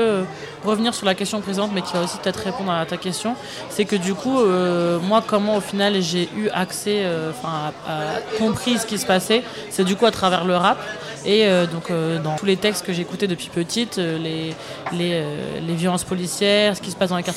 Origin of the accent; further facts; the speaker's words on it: Normandy, France; moi, je viens de Normandie, donc du coup, je viens pas de quartier populaire.